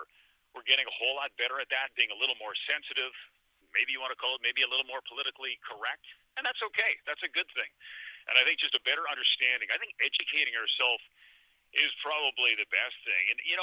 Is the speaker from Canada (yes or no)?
yes; Saskatchewan, Canada; I grew up in Saskatchewan, so I didn't know a lot about Pacific Coliseum at the time.